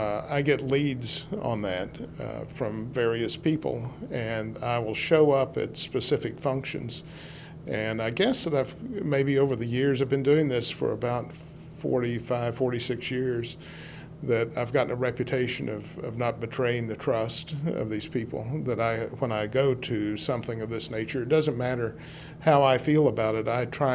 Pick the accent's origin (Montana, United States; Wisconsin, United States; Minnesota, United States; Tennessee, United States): Tennessee, United States; Oak Ridge; also born or lived in Knoxville; I'm not originally from here, but from the age of 3 and a half, I grew up in Oak Ridge and Knoxville.